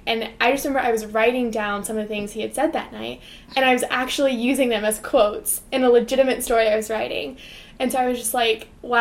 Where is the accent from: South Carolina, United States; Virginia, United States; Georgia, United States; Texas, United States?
Texas, United States; I do remember, especially I'm from Texas, which is typically a Republican state